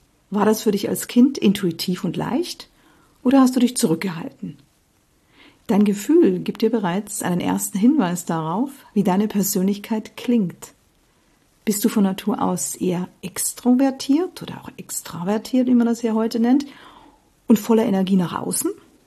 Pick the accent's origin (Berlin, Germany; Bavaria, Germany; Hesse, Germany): Bavaria, Germany; bei uns damals im Ort, bei dem ich aus der Oberpfalz, wo ich herkomme